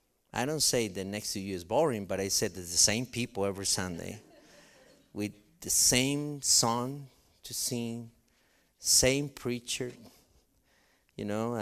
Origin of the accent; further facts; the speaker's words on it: Argentina; moved away as an adult; now in United States; And when we came from Argentina to this country to be missionaries here, you know, I received the Lord through a missionary who Foursquare sent to Argentina.